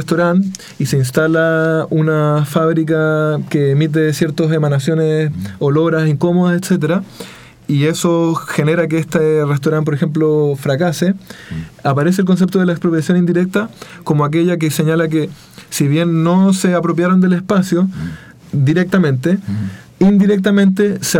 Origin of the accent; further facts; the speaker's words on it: Chile; también corresponde que a mí como chileno se me reconozca